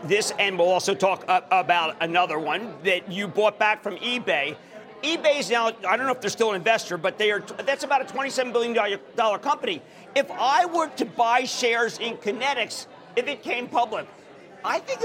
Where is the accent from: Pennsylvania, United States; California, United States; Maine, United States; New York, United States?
Pennsylvania, United States; Philadelphia; I'm a Philadelphian.